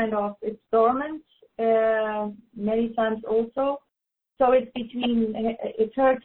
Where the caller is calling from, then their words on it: Portugal